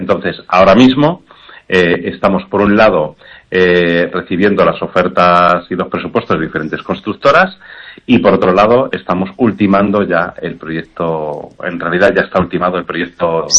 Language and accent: Spanish; Galicia, Spain; Bueno, yo soy gallego.